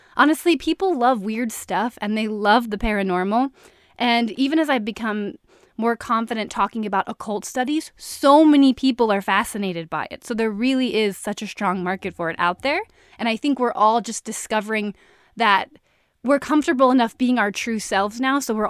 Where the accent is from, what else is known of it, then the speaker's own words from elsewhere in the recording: Richmond, Virginia, United States; I grew up in Richmond, Virginia, and I had never left the East Coast of the United States until I was about 20 years old.